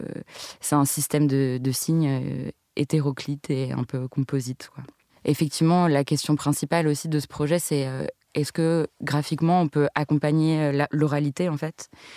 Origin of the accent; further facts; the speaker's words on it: France; en tant que Française, j'apprenais une partie un peu sombre de l'histoire française